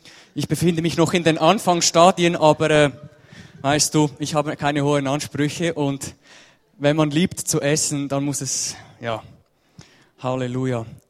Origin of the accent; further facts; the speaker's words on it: Switzerland; Ja, wir Schweizer, wir haben halt unseren Dialekt immer noch.